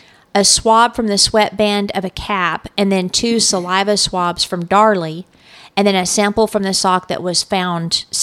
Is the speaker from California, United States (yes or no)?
no; New Mexico, United States; I'm from New Mexico, so I wanted to do something that, you know